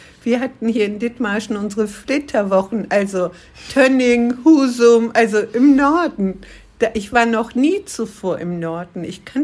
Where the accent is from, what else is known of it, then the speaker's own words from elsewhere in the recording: Turkey; ich stamme ursprünglich aus der Türkei, bin kurdischer Abstammung.